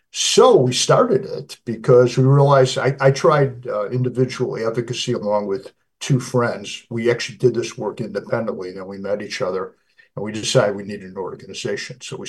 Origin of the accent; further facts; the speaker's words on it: California, United States; They don't want to hear from a guy from California about compassion. They want to, and I'm from California.